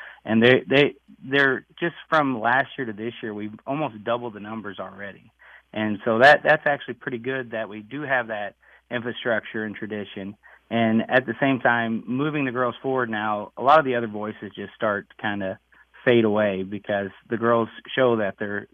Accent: Pleasant Valley, United States; I'm from Pleasant Valley, and we had a young lady by the name of Michaela who came through

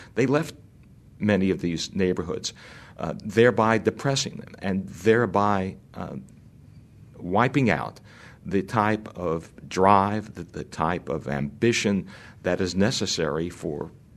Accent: Brooklyn, New York, United States; just like we felt growing up in Brooklyn that Washington had my back.

